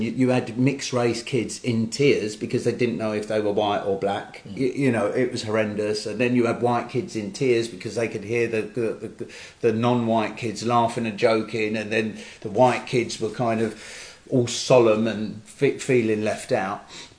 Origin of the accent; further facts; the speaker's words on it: United Kingdom; And every time there is something that we could be proud of as a Brit, it's frowned upon.